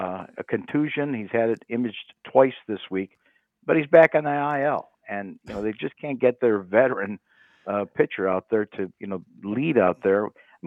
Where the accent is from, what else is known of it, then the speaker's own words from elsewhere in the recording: Beloit, Wisconsin, United States; You know, in my hometown of Beloit